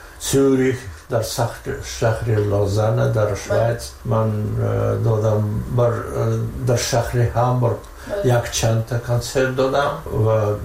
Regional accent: Tajikistan; moved away; من تاجیکستان را بسیار ناز میبینم که این وطن من، وطن همچون مادر یکتا و هم من راضی از این که من تاجیکم.

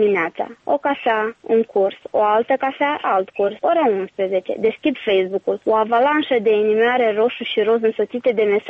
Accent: Moldova; now in Timișoara, Romania; mă întreabă dacă sunt moldoveancă. Moldoveancă de peste Prut, îi răspund eu. Îmi spune că m-a cunoscut după accent. Am un an jumătate de când sunt în Timișoara și accentul încă mă mai dă de gol.

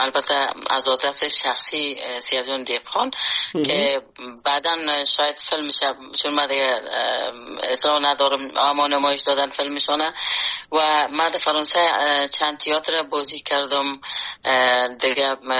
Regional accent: Afghanistan; moved away; وقتی که ما در بیرون از افغانستان آمدم

